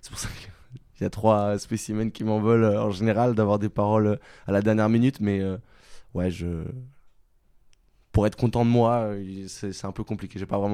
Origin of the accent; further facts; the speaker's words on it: France; on est français, on a envie d'écrire français, c'est une belle langue